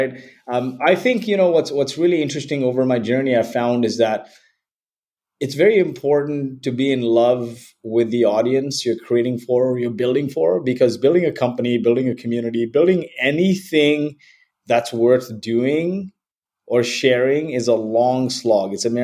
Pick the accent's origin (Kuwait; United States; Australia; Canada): Kuwait; I was born in Kuwait. My parents are from India.